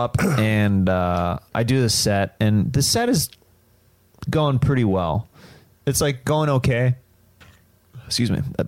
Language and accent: English; Kansas, United States; And I'm from Kansas. I'm poor.